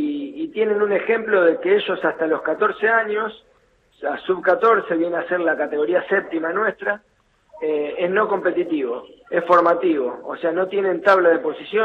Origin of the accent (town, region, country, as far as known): Argentina